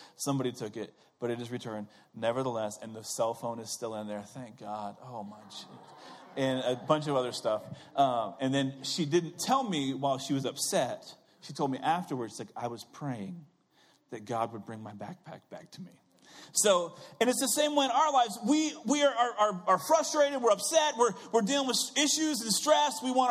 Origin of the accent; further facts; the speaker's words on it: Iowa, United States; When I was a kid, I grew up in Iowa, and Iowa is a little different than Missouri. It's only 4 hours north where I lived.